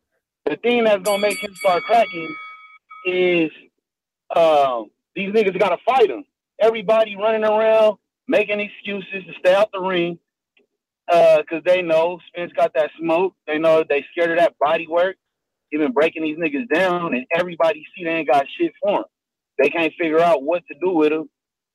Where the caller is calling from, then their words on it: Pomona, California, United States; I'm the first time caller. I'm calling from Pomona, California.